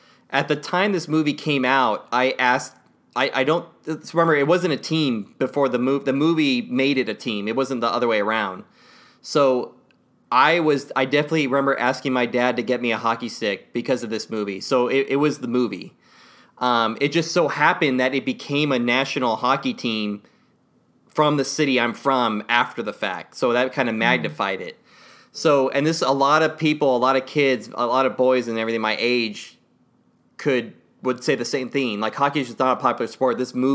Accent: Anaheim, California, United States; So I'm from Anaheim, which before the Mighty Ducks had a hockey team, it was the movie.

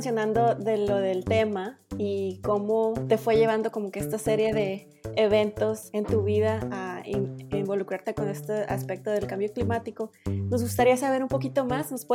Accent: Sonora, Mexico; como te está diciendo, soy de Sonora

